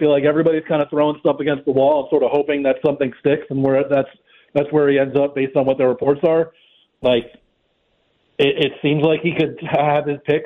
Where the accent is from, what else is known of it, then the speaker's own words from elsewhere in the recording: New York, United States; Yeah, I'm from New York. I grew up with a lot of Giant fans